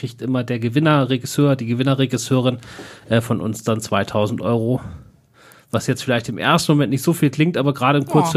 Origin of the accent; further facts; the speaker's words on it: Hamburg, Germany; Und dieses Jahr auch wieder in Hamburg, meiner Heimat.